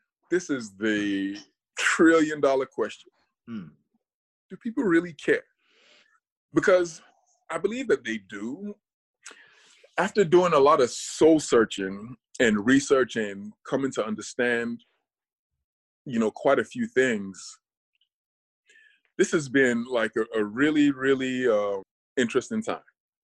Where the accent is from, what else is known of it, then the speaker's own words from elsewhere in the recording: Nigeria; now in United States; When I was growing up in Nigeria